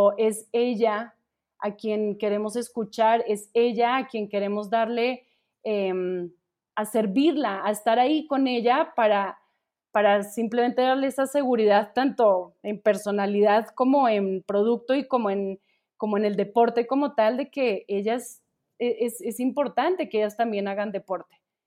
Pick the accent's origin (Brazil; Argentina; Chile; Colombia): Colombia; now in Mexico; yo soy colombiana, pero pues llevo ya aquí mucho tiempo, entonces ya también hablo como de nosotros los mexicanos